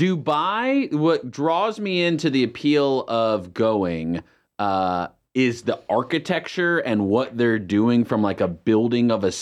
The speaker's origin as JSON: {"language": "English", "town": "Los Angeles", "region": "California", "country": "United States", "tie": "born there", "moved": "yes", "lives_now": "North Carolina, United States", "said": "born in California, in LA. Parents moved here in 94 after the earthquake, in Northridge. And so I've been here ever since"}